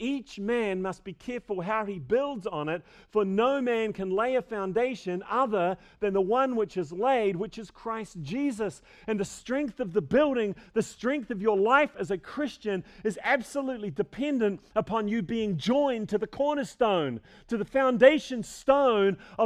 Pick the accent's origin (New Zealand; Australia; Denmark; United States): New Zealand; as a Kiwi, we don't know how to do that.